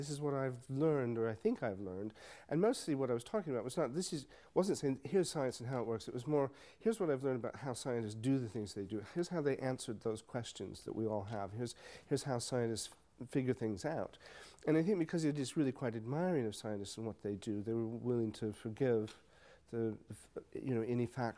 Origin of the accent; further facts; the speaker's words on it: Des Moines, Iowa, United States; I have a British friend who married a girl from Des Moines, Iowa, my hometown, and he loves Des Moines